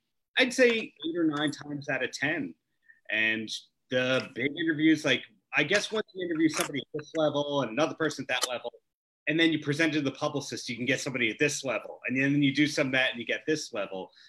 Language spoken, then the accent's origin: English; Long Beach, New York, United States; now I'm from Long Beach, New York.